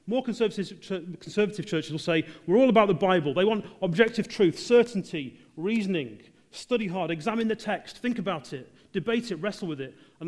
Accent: England, United Kingdom; most of us in this room are British.

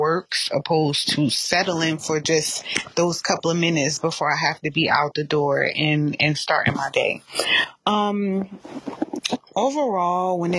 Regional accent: Carteret, New Jersey, United States; from Carteret, New Jersey. I always want to say Newark.

